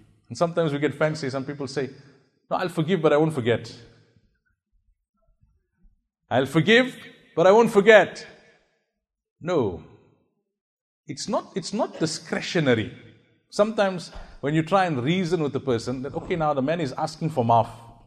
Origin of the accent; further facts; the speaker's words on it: South Africa; You know, I come from South Africa